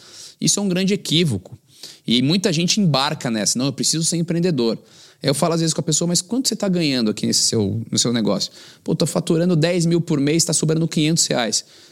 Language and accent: Portuguese; São José dos Campos, São Paulo, Brazil; Sou de São José dos Campos. Quando eu voltei para São José